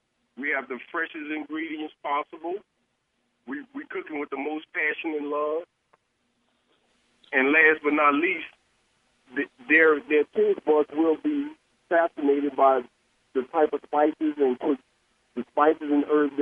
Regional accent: New Orleans, Louisiana, United States; What makes me so authentic is the culture that I was raised. I was raised in New Orleans, and New Orleans cuisine is a part.

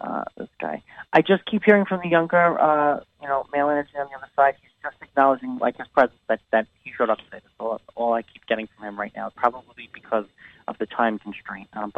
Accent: New York, United States; Maybe it's the whole Northeast thing. I'm from New York. So maybe that's what that is.

